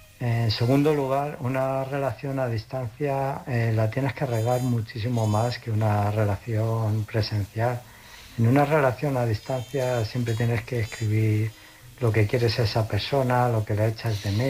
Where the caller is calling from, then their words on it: Illescas, Castilla-La Mancha, Spain; de Illescas.